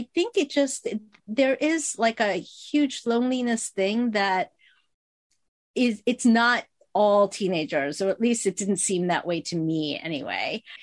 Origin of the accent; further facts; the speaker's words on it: South Korea; English is a second language; I came over from Korea. I didn't speak English and, you know, in middle school